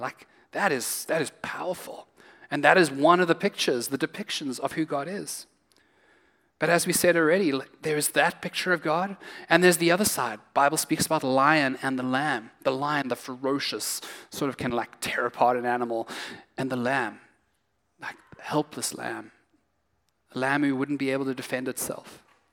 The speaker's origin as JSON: {"language": "English", "country": "South Africa", "said": "Now, I said already, I'm from South Africa, and we are famous for game drives"}